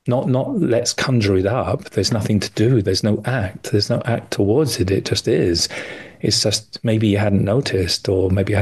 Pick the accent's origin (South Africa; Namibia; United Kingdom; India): United Kingdom; London; now in Minneapolis, United States; I'm in Minneapolis in the States, despite the accent. I am a Londoner.